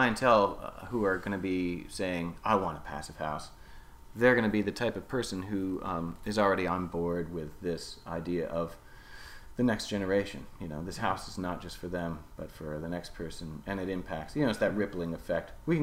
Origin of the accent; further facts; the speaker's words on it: United States; because we are American, I am, you can't help it